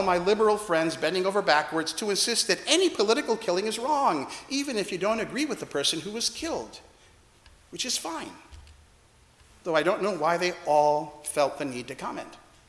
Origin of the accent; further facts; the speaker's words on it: Milwaukee, Wisconsin, United States; I grew up in Milwaukee, Wisconsin, and quite a number of them are real Trump supporters.